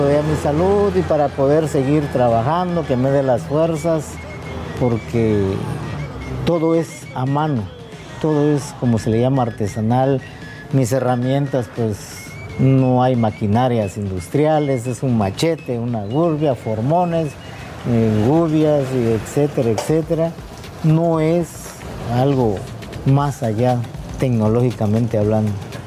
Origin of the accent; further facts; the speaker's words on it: Chiapas, Mexico; Afortunadamente, mi pueblo es el que más me encarga las máscaras.